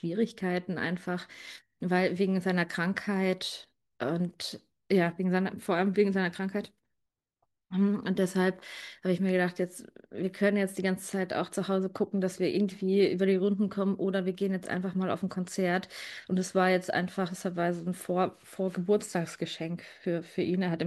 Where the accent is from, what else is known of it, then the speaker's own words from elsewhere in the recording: Braunschweig, Lower Saxony, Germany; hey, wir sind aus Braunschweig, wir geben jetzt kein Trinkgeld, gell?